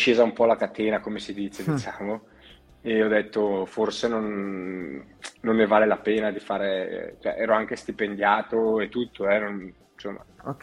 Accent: Brescia, Lombardy, Italy; Io ho sempre nuotato a Brescia, perché sono di Brescia, e avevo fatto un anno fuori casa, Lecco, a vivere fuori

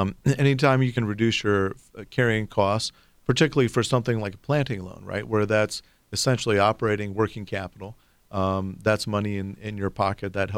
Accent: Ohio, United States; I'm from Northwest Ohio.

